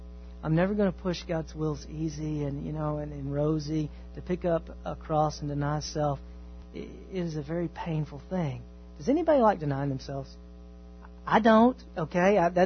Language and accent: English; Texas, United States; Okay, I grew up in East Texas.